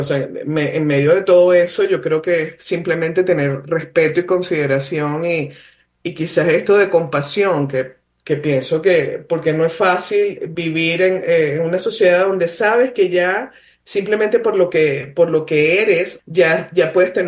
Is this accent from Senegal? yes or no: no; Venezuela; O sea, tú eres colombiano, asumo, y yo soy venezolana.